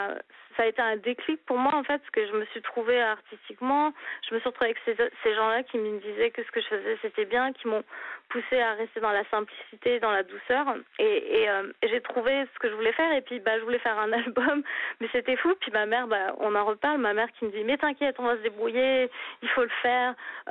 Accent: France; now in United States; quand on est un Français qui débarque et qui veut réussir

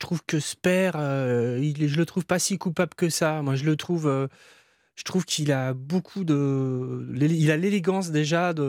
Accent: Strasbourg, Grand Est, France; Et moi, je suis de Strasbourg, alors je ne sais pas si c'est la bière, et d'être près de la frontière.

